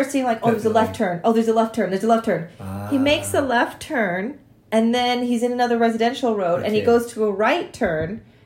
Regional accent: Texas, United States; I'm terrible at backing up because I'm from Texas. You don't back up anywhere.

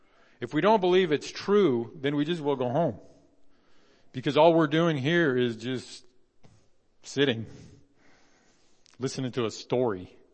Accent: Oregon, United States; I grew up in Central Oregon, and I'm used to the snow slipping and sliding

